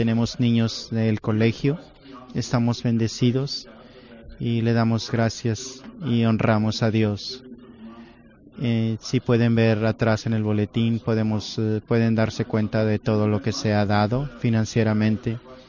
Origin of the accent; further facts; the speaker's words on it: Ireland; Spanish is a second language; Soy de la isla, una isla en Irlanda. No es ningún acento tejano.